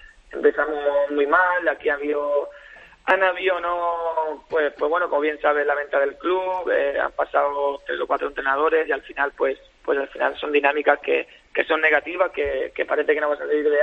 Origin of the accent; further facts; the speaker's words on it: Manacor, Balearic Islands, Spain; now in Jumilla, Spain; nací en Manacor, pero que vivo en Jumilla ya mucho tiempo.